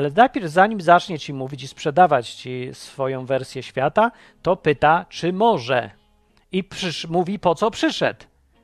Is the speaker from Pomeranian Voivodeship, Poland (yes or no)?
no; Kraków, Lesser Poland, Poland; born there; Ja jestem z Krakowa, w sensie, że się tam urodziłem.